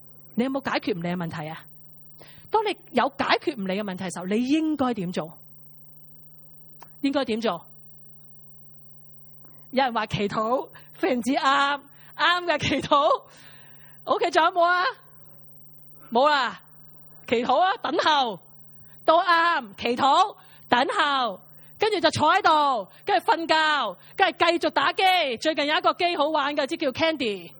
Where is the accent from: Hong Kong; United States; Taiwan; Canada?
Hong Kong; 如果神呼召我去一个地方，唔系我嘅故乡，唔系香港